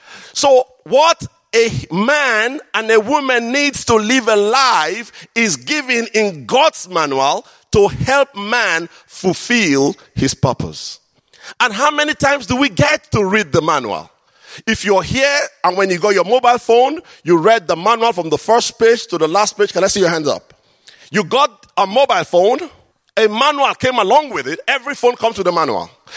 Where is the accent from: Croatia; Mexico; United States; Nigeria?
Nigeria; And being a Nigerian man, I like a bit of patience.